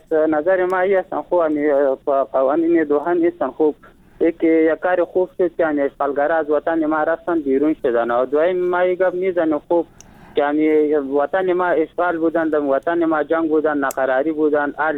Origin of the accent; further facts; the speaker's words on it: Afghanistan; ما هم افغان هستیم هم اسلام هستیم.